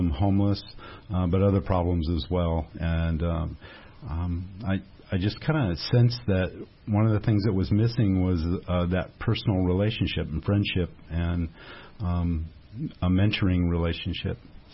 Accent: Moberly, Missouri, United States; born there; also born or lived in Toronto / Los Angeles / San Diego; I was born in Moberly, and I've lived all over the world practically.

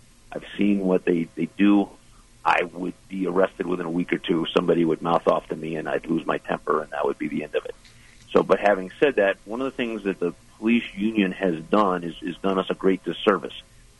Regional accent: Las Vegas, Nevada, United States; I grew up in Las Vegas, but I was trained in the law in Baltimore.

